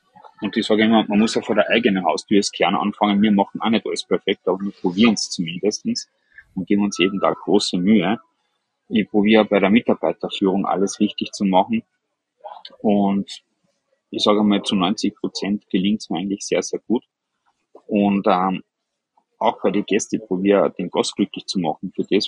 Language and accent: German; Austria; bei uns in Österreich